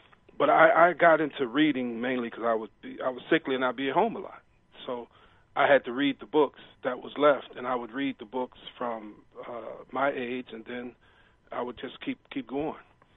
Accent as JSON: {"language": "English", "region": "Michigan", "country": "United States", "tie": "born or raised there", "said": "I was born and raised in Brewster Projects. That's mm-hmm. where I was born. I wasn't born in a hospital. I was born in the projects."}